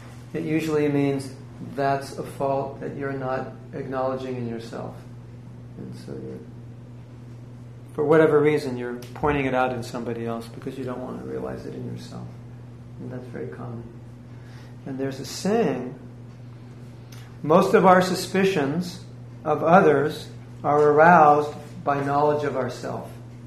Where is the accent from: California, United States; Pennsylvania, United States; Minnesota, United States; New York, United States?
California, United States; also born or lived in South Africa; and I grew up in California.